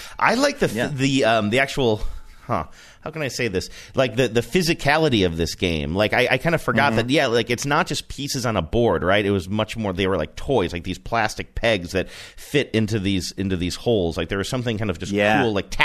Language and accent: English; Ohio, United States; accent: Ohio; You're going to hear my Ohio accent in that word, too, right?